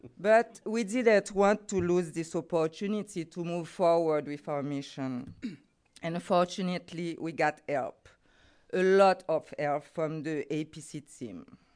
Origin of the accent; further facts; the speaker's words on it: Haiti; English is a second language; also born or lived in Mexico; please be indulgent with my English. It's not my first language. So I began working in Mexico, and I came back home in Haiti 20 years ago.